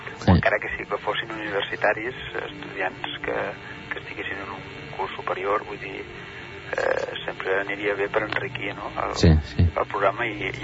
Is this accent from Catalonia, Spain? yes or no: yes; Manresa, Catalonia, Spain; jo com soc de Manresa